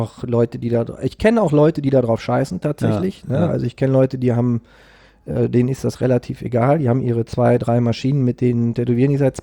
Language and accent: German; Münster, North Rhine-Westphalia, Germany; in Münster-Westfalen geboren.